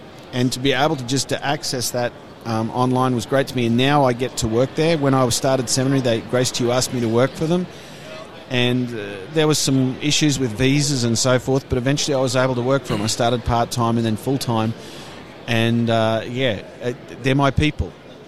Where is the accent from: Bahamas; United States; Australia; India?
Australia; now in Denmark; My wife is Danish, so we're actually living in Denmark at the time, but I'm originally from Australia.